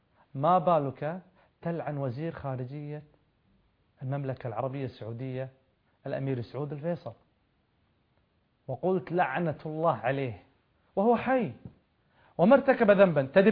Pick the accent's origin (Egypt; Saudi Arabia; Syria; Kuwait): Kuwait; عندنا في الكويت